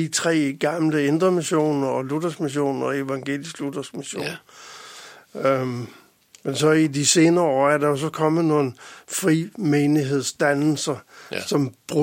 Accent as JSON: {"language": "Danish", "town": "Østermarie", "region": "Capital Region of Denmark", "country": "Denmark", "tie": "born or raised there", "also_born_or_lived": "Gilleleje", "moved": "as an adult", "said": "Jeg er født og opvokset i Østermarie og født i 1944."}